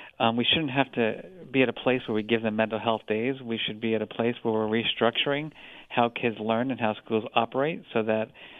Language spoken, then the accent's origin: English; New Jersey, United States; because he was studying where I grew up in New Jersey